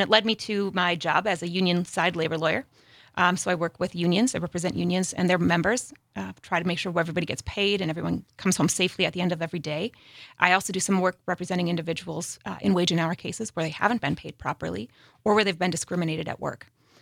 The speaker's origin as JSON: {"language": "English", "town": "Kaukauna", "region": "Wisconsin", "country": "United States", "tie": "born or raised there", "said": "So, I grew up in Kaukauna. So for those who are from Wisconsin, most people know that it's somewhere between Appleton and Green Bay."}